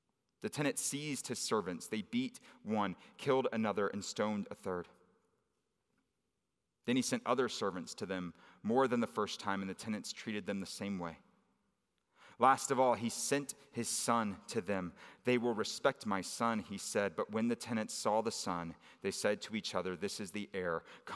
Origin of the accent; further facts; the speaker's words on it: San Antonio, Texas, United States; Especially because, like, I grew up in San Antonio at a time where, like, they were winning everything.